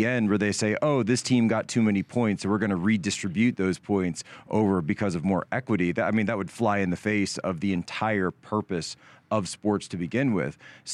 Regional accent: Philadelphia, Pennsylvania, United States; I'm from the Philadelphia area, so Eagles culture is everywhere.

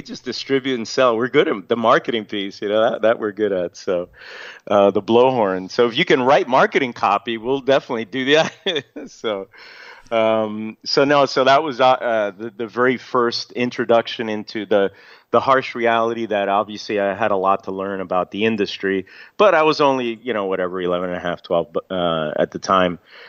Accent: North Bergen, New Jersey, United States; I grew up in Jersey, in North Jersey, so North Bergen.

